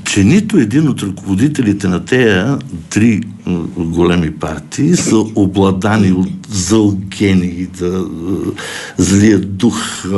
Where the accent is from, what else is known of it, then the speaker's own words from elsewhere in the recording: Sofia, Sofia City, Bulgaria; И понеже съм кореняк софиянец, не знам живота на село.